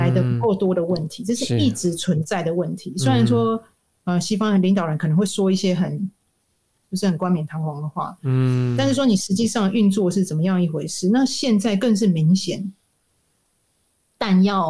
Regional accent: Taiwan; 作为台湾人还有在台湾生活的我们必须学习去面对自己可能不太愿意接受的事情。

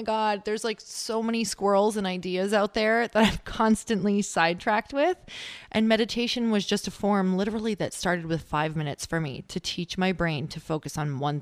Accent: Midwest, United States; now in California, United States; because I am originally from the Midwest. I live in California now, and it's a little bit less out here.

